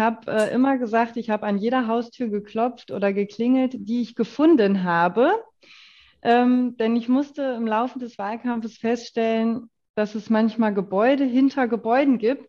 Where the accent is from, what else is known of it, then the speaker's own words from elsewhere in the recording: Hesse, Germany; aber schon in der nordhessischen Region, weil das tatsächlich dann doch auch meine Heimat ist